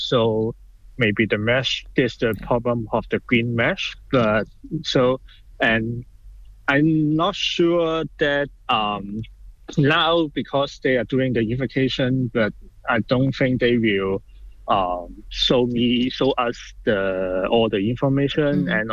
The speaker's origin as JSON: {"language": "English", "town": "Tai Po", "region": "New Territories", "country": "Hong Kong", "tie": "born or raised there", "second_language": "English", "moved": "yes", "lives_now": "Renfrewshire, United Kingdom", "said": "Because I grew up in Tai Po and also live in Renfrewshire for more than 30 years, I have many classmates and also friends."}